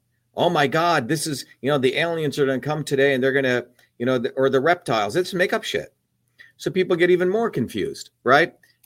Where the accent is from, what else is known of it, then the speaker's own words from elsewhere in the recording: India; also born or lived in United States; growing up in India